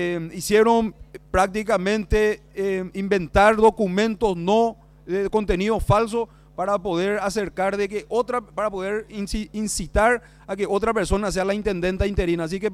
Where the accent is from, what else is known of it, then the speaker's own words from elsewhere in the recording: Paraguay; nos deja mal como paraguayos